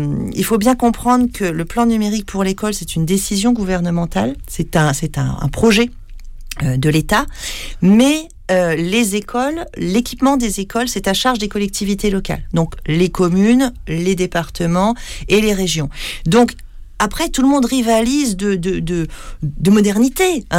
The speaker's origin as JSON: {"language": "French", "region": "Grand Est", "country": "France", "said": "Alors, moi, je viens d'Alsace."}